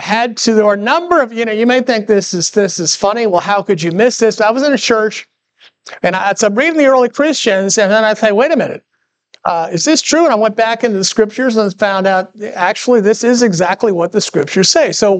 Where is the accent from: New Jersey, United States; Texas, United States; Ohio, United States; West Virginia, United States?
New Jersey, United States; So I grew up in New Jersey, which is New Jersey people are famous for being very blunt.